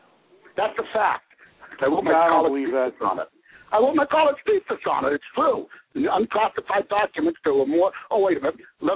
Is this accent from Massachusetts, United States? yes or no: yes; Boston, Massachusetts, United States; The Boston FBI is one of the most corrupt FBI outfits for years, and I'm from Boston, and we were told that for years.